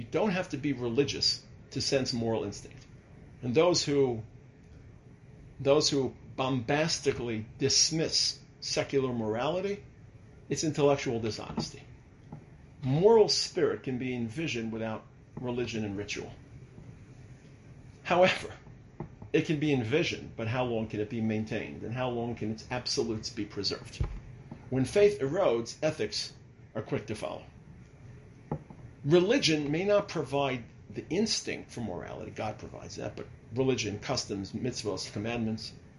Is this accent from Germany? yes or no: no; United States; So, for example, I'm an American, so excuse my homieism